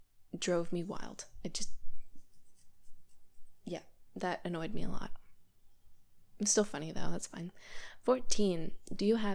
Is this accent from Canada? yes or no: yes; Canada; So I'm from Canada. And you probably gathered that from my accent.